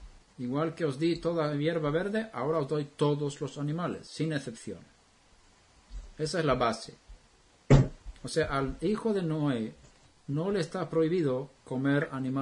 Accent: Sweden; yo vengo de Suecia

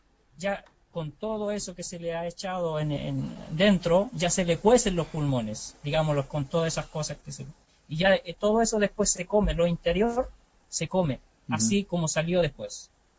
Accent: Chile; yo soy chileno.

